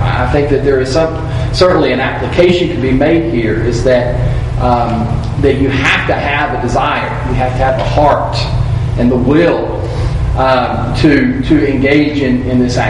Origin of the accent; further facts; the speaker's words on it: Texas, United States; Because I've always been a Texan. I was born in Texas and raised in Texas and lived my entire life in Texas.